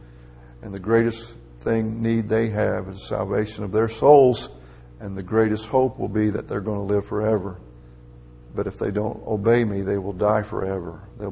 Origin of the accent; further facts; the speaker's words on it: Indiana, United States; now in Alabama, United States; I grew up in Indiana. And Purdue and Indiana, that was a rivalry in basketball.